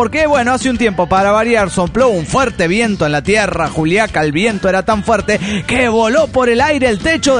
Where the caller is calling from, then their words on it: Everett, Washington, United States; de Everett, Washington.